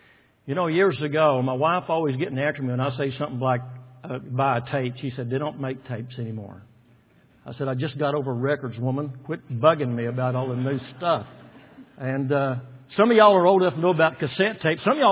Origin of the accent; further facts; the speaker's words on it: Waco, Texas, United States; born there; I was born in Waco, Texas. I was freeborn.